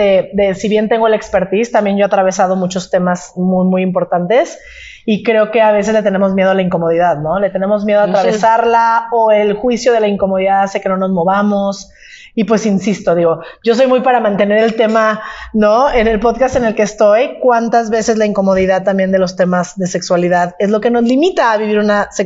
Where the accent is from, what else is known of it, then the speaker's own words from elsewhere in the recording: Guadalajara, Jalisco, Mexico; now in Mexico City, Mexico; soy de Guadalajara. Tengo viviendo en la Ciudad de México ya 10 años